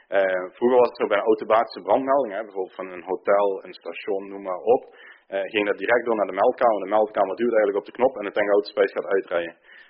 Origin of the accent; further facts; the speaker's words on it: Brunssum, Limburg, Netherlands; ik ben zelf uit Brunsum, dus ik ben extra met de auto op en neer gaan rijden.